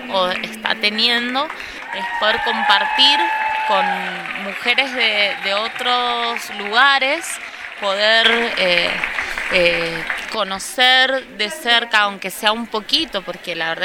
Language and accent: Spanish; Mendoza, Argentina; soy de Argentina, de Mendoza.